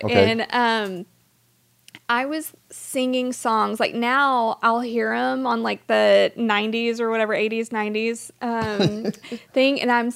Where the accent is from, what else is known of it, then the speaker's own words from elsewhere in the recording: Louisiana, United States; Yeah, I'm Cajun.